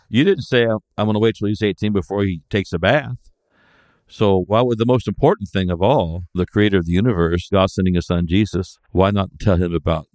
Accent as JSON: {"language": "English", "town": "Springfield", "country": "United States", "tie": "born there", "said": "59, I was born in Springfield. It was called Birch Hospital at the time."}